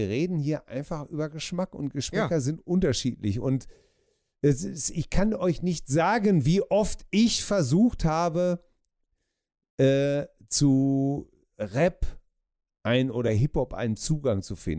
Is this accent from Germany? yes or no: yes; Hamm, North Rhine-Westphalia, Germany; Ich komme aus Hamm, das ist noch schlimmer oder genauso schlimm.